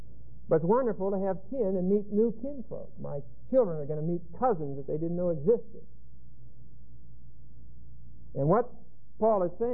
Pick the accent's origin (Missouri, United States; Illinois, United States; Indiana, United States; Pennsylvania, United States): Pennsylvania, United States; Back where I come from, we have kinfolk. I come from Western Pennsylvania, a level 2200 coal mine shaft, 3,622.